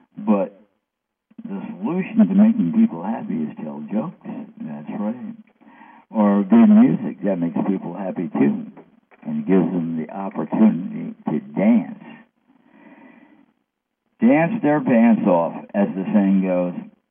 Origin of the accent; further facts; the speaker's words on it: New York, United States; I'm from New York, and there's a governor in New York